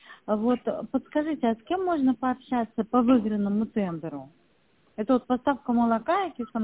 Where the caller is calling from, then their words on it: Moscow, Russia; Ну, я звоню из Москвы